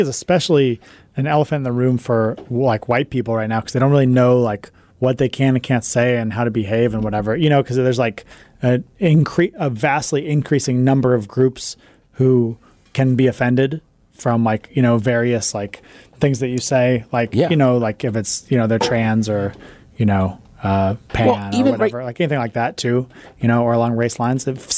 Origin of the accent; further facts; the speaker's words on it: Seattle, Washington, United States; growing up in Seattle, it just like, I don't know